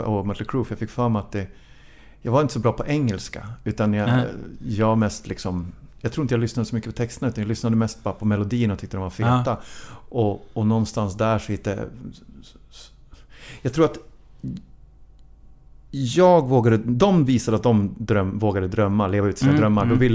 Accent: Sundsvall, Västernorrland County, Sweden; also born or lived in Stockholm; Så Nacksta. Jag växte upp, jag föddes ju på Sankt Görans, eller bodde här i Veckomberga. Men sen så flyttade jag mamma till så det är mina första minnen är från Nackstavägen 23.

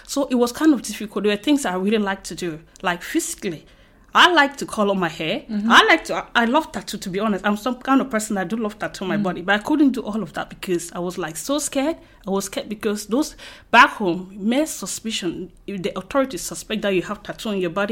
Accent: Cameroon; from Cameroon.

